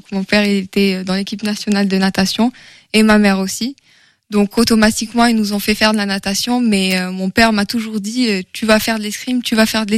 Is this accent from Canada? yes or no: no; Oran, Oran Province, Algeria; born there; Alors, je suis née en Algérie, à Oran.